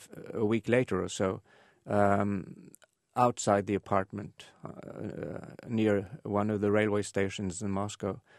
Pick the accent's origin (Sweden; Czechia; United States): Sweden; English is a second language; And although we came from Sweden, which was then formally a neutral country, we were still part of the capitalist camp.